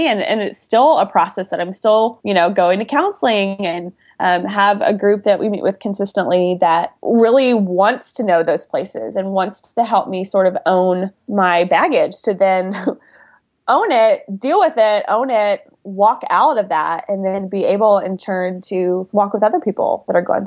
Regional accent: Waco, Texas, United States; I went to Baylor and I grew up in Waco.

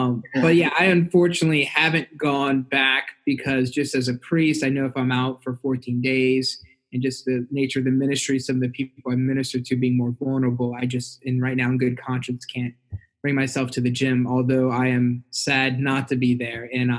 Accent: Slidell, Louisiana, United States; born there; So I was born in Slidell, Louisiana, which is about an hour and a half where I live now.

